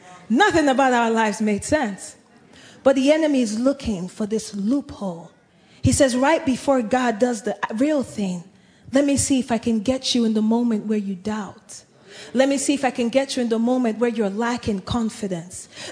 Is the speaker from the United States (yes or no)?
no; Nigeria; I'm Nigerian. In my country, sometimes in the movies